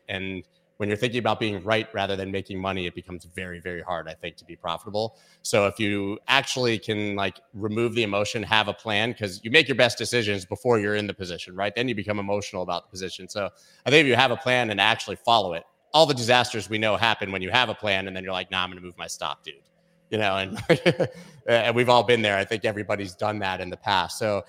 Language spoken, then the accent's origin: English; United States; also I'm American